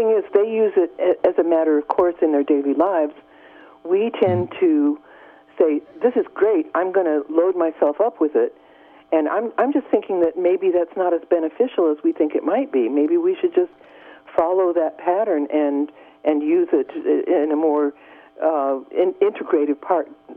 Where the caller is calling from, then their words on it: Garberville, California, United States; I'm from Garberville, and your mention of turmeric caught me